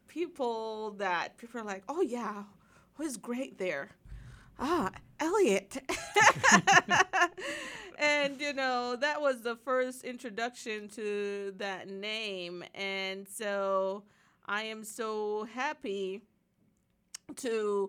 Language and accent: English; Jamaica; growing up in Jamaica, I grew up on Westerns.